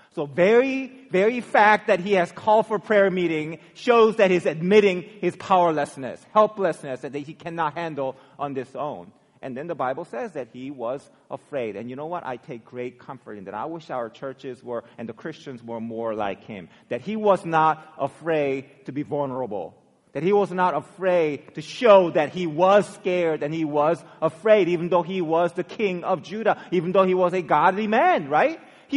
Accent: South Korea; I grew up in South Korea where we had to constantly worry about being invaded by the North Koreans.

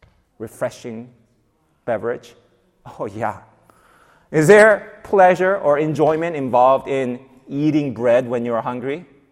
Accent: South Korea; Growing up in South Korea, summers are brutal, right? I'm back in the 70s, right?

